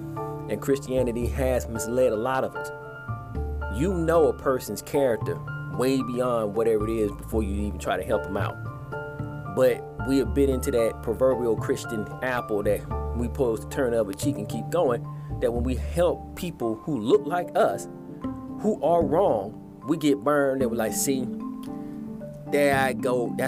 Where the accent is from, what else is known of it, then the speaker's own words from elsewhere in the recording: Atlanta, Georgia, United States; So because I'm from Atlanta.